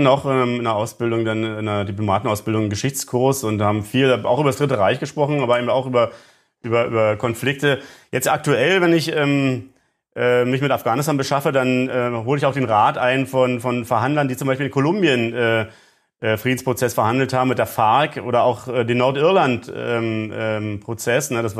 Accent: Germany; ich komme selber aus der DDR

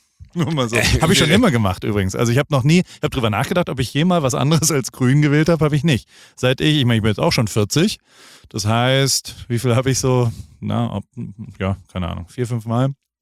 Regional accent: Germany; Und wenn ich da mal versuche zu erklären, dass man als Deutscher ja per se Antifaschist ist, sind die alle fassungslos.

